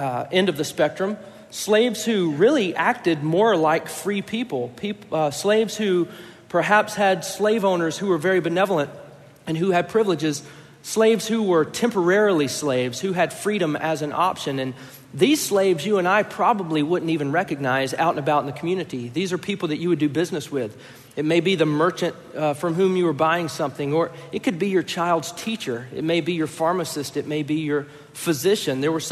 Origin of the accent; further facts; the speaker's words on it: United States; You know, as an American, I have a very specific image of slavery in my mind.